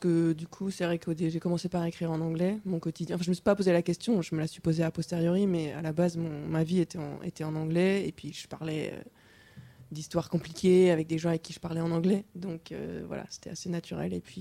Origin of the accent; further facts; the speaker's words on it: Cergy, Île-de-France, France; Région parisienne, enfin, j'ai grandi à Cergy, dans le Val d'Oise, le 9-5.